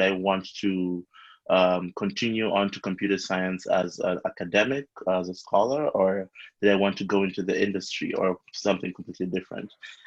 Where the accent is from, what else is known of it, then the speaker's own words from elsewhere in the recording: Nairobi, Kenya; So I grew up in Nairobi, Kenya